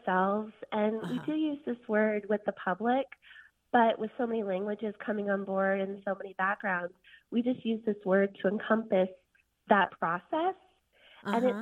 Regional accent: Concord, North Carolina, United States; I'm from Concord, North Carolina, and I'm calling about the word deplane.

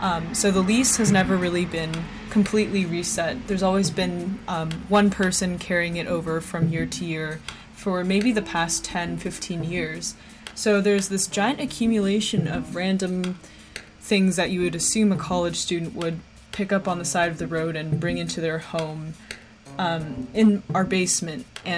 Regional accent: California, United States; I'm from California, so this one, and I guess all of her work, is important to me.

